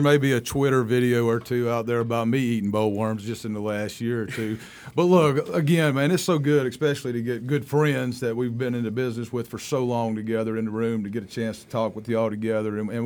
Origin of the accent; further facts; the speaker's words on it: Mississippi, United States; I remember, of course, I grew up in South Mississippi. We had hog farm, and we grew some, corn and milo mainly to make hog food or whatever.